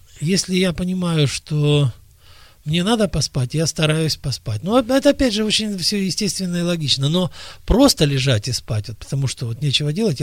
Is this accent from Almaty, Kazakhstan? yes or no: yes; Almaty, Kazakhstan; вот я вырос в Алма-Ате, а я знаю, что коренные жители этих мест могли смотреть на горы точно так же, бесконечно долго.